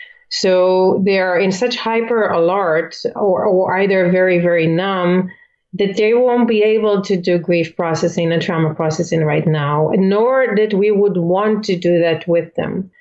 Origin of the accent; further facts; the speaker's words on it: Israel; moved away as an adult; also born or lived in Philippines; now in United States; I'm originally from Israel, and I used to work as a peace activist, and then I became a therapist